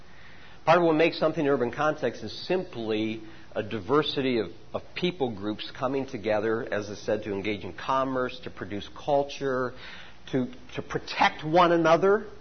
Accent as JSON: {"language": "English", "town": "Dearborn", "region": "Michigan", "country": "United States", "tie": "born or raised there", "said": "I grew up in Dearborn, Michigan. It is an Arab stronghold."}